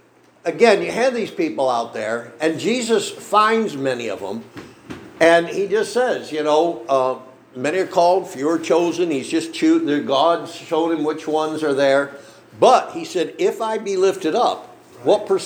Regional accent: Brooklyn, New York, United States; I'm from Brooklyn.

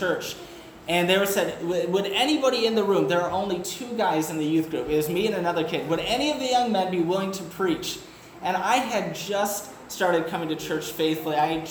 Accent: Michigan, United States; also born or lived in Charlotte, Michigan; So I was saved at the age of 10 at Needmore Baptist Church in Charlotte, Michigan. I grew up in Michigan, right outside of Lansing.

